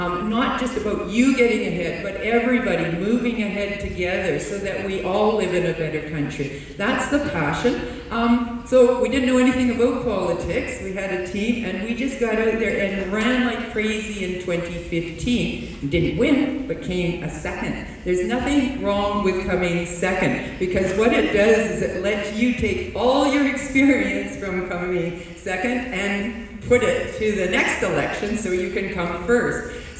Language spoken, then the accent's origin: English; Salmon Arm, British Columbia, Canada; So I grew up in Salmon Arm. In fact, I live in the same house that I grew up in, right by the hospital.